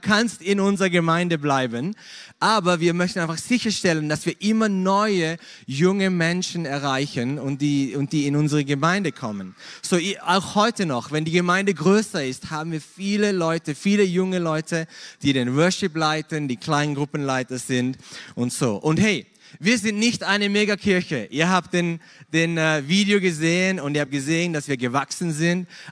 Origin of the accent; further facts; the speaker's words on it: Switzerland; now in Singapore; Ich bin aus Singapur, ich bin aus der Schweiz, aber bin schon seit 20 Jahren habe ich in Singapur gelebt.